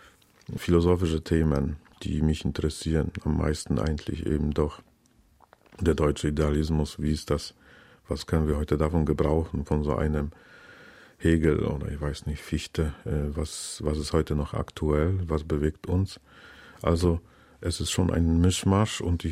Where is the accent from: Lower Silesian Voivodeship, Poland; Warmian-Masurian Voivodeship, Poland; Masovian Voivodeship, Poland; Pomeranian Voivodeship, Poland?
Warmian-Masurian Voivodeship, Poland; Ich möchte in meinen Buchplänen in den nächsten 10, 15 Jahren nur über Masuren schreiben. Also möchte diese Heimat, diese virtuelle Welt weiterhin ausbauen.